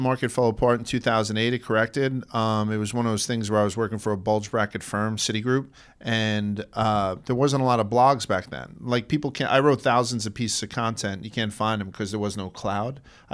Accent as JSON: {"language": "English", "town": "Brooklyn", "region": "New York", "country": "United States", "tie": "born or raised there", "said": "Brooklyn. I was born and raised in Brooklyn, went to school in Manhattan, and now I live in northern New Jersey with my wife and 3 kids."}